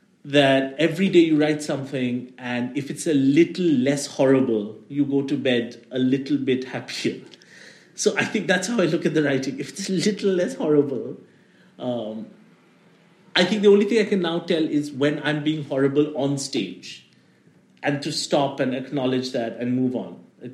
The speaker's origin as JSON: {"language": "English", "country": "India", "said": "And I know, as an Indian person, I should be."}